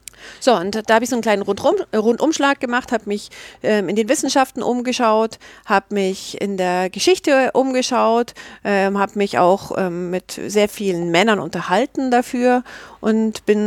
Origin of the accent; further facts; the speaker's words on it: Munich, Bavaria, Germany; born there; Ich bin 1972 in München geboren und ich lebe auch in München.